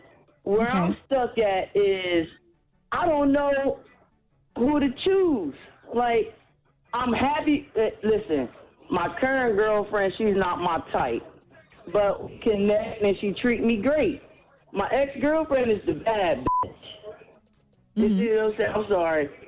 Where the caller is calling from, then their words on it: Trenton, New Jersey, United States; I'm calling from Trenton, New Jersey.